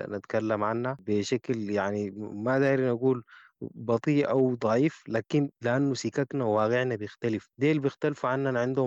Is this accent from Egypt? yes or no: no; Sudan; معارف المجتمع الغبلي برضو عندهم تمثيل ما يعادل الإدارة الأهلية عندنا في السودان